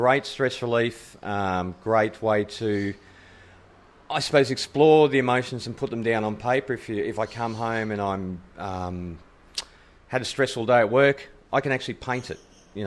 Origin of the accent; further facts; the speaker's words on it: Australia; I'm an Aussie bloke that likes a few quiet beers